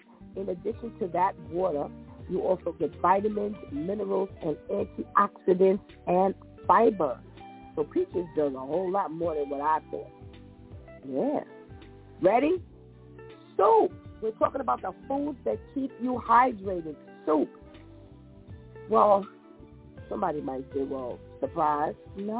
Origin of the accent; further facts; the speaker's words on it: New York City, New York, United States; I am a Bronxite. Now, let me help you with something here. I grew up in the Bronx, and I know the Bronx.